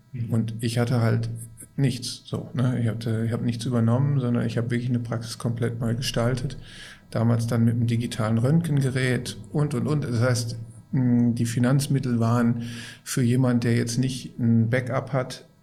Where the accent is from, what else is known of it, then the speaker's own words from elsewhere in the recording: Gelsenkirchen, North Rhine-Westphalia, Germany; Wissen Sie, ich komme aus dem Ruhrgebiet. Ich komme gebürtig aus Gelsenkirchen.